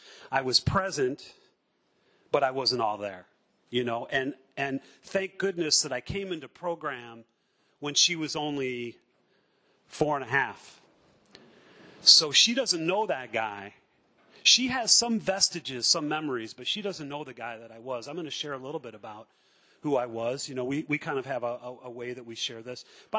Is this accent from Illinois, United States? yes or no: yes; Chicago, Illinois, United States